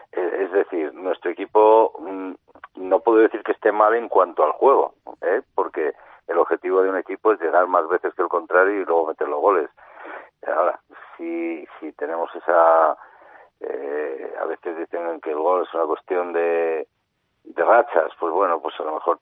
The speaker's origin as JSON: {"language": "Spanish", "region": "Basque Country", "country": "Spain", "also_born_or_lived": "Russia", "lives_now": "Madrid, Spain", "said": "en Rusia era español y en España, pues en Euskadi era ruso y ahora en Madrid soy vasco, ahora soy ruso otra vez."}